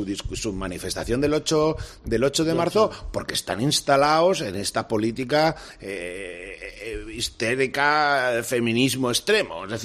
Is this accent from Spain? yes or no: yes; Spain; Lo digo como español